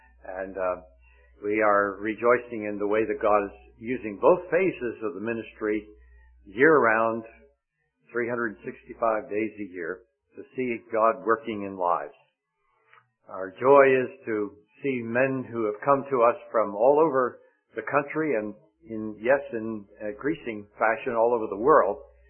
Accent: New Jersey, United States; we come from New Jersey, back in the highly populated area of the Northeast

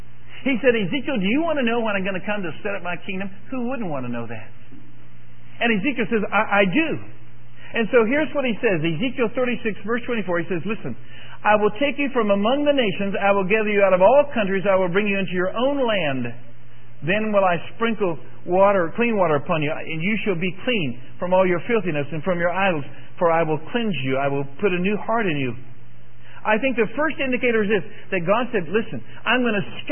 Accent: Kansas, United States; I mean, I'm from Kansas, and so I'm still thrilling in all the flowers and so on that you guys have here.

